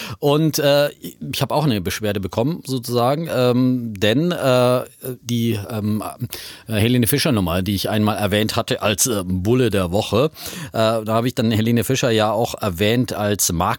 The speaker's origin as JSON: {"language": "German", "region": "Bavaria", "country": "Germany", "said": "hätte ich als Bayer natürlich wissen müssen"}